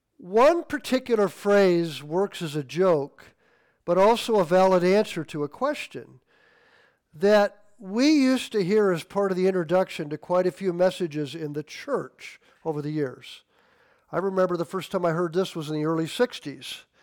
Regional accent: Midwest, United States; We use that a lot growing up in the Midwest.

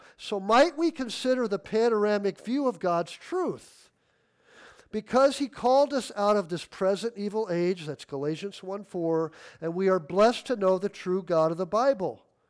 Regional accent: Midwest, United States; I loved growing up in the Midwest.

